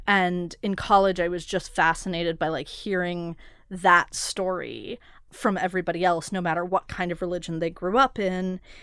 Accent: Portland, Oregon, United States; I grew up in part in Portland, and that newspaper at the time was just incredibly good.

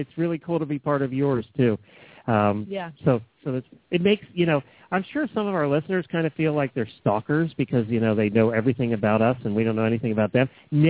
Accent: Ocala, Florida, United States; from Ocala, Florida.

